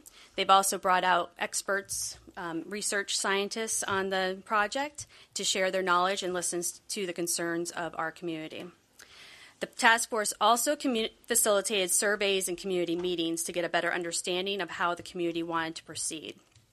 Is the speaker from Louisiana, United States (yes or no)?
no; Monhegan Plantation, Maine, United States; from Monhegan Plantation, year-round resident, voter, registered voter